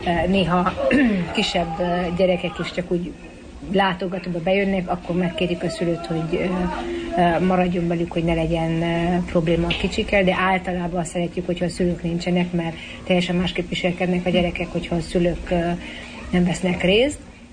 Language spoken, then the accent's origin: Hungarian; Transylvania, Romania; now in Canada; Nekem a magyar nyelv az, annak ellenére, hogy én erdélyi vagyok, nagyon fontos